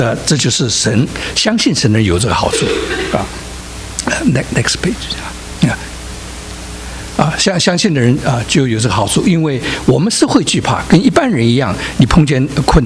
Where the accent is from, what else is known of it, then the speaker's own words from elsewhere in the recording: Guangdong, China; 套一句我广东人说的话呢